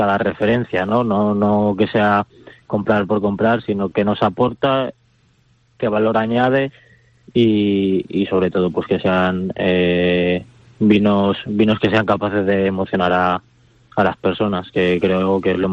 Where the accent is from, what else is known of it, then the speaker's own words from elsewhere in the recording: Valencian Community, Spain; y yo como valenciano es algo que defiendo.